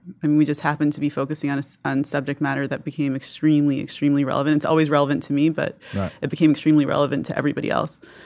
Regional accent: New York, United States; I am. I'm from the Upper West Side, just 10 blocks up from here.

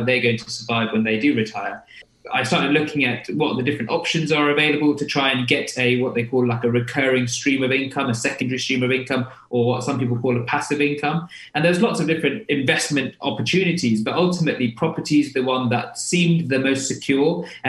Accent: London, United Kingdom; you can tell from my accent that I'm not from the North. I'm from London myself.

